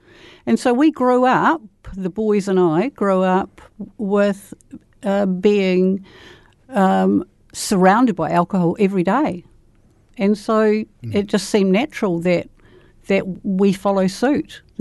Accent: Christchurch, Canterbury, New Zealand; And then moved to St. Albans when I was 7 years old.

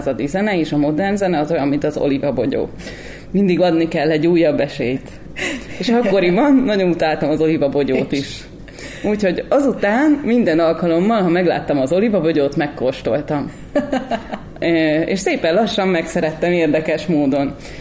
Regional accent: Szombathely, Vas, Hungary; mert szombathelyi vagyok

